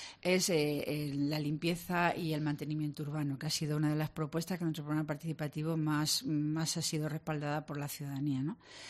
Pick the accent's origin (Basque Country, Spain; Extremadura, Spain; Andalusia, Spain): Andalusia, Spain; Granada; Me quedé aquí por decisión propia, yo soy de Granada, vine aquí cuando el hospital nuevo se reformó